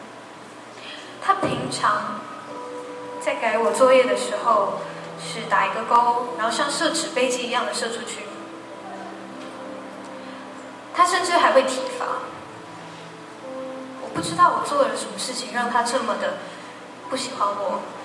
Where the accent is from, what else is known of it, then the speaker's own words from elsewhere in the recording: Taiwan; 我在戏子长大，